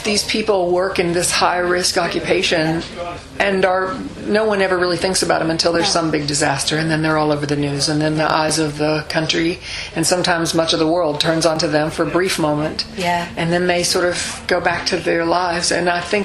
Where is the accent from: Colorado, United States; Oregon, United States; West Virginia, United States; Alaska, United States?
West Virginia, United States; It's an album of traditional Appalachian music, which is where I'm from. I'm from West Virginia, Coal Country.